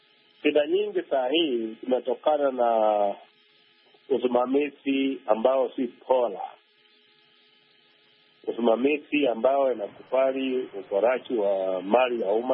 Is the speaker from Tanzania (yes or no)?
no; Isibania, Migori County, Kenya; niko nchini Kenya, lakini saa hii nyumbani kwetu ni Isibania.